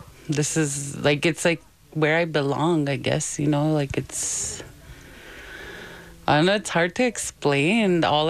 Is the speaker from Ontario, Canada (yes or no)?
yes; Grassy Narrows, Ontario, Canada; I'm from Grassy Narrows.